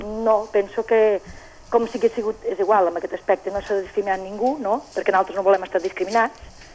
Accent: Capçanes, Catalonia, Spain; Bueno, soc de Capçanes.

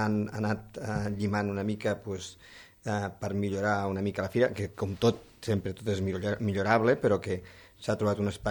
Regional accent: Falset, Catalonia, Spain; quan deies, soc de Falset, bon vi a Falset, no?

